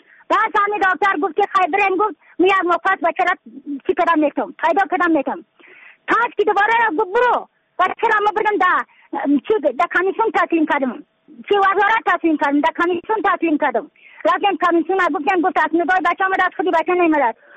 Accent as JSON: {"language": "Persian", "region": "Badakhshan", "country": "Afghanistan", "said": "از بدخشان هستم، مرکز بدخشان، ولسوالی اقل پایان، قیره بینگ."}